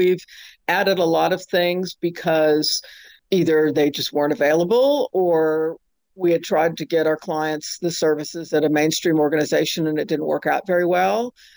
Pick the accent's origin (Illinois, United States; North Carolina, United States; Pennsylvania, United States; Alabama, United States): Pennsylvania, United States; In my personal life, I mean, I grew up in Pennsylvania.